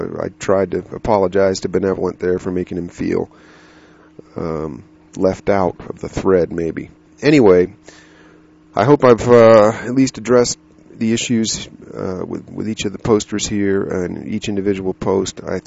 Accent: United States; also born or lived in abroad; as an American growing up in this country and partly out of the country

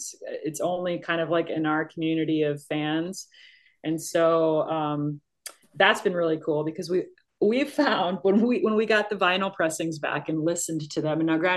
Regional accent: Minnesota, United States; I look to where I grew up in Minnesota, and there's tribute bands now doing all the things all the time everywhere.

